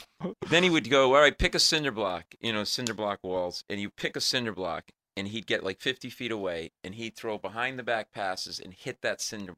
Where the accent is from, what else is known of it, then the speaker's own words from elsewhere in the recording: Providence, Rhode Island, United States; I grew up in Providence, and I would go to the Boys Club. I lived at the Boys Club.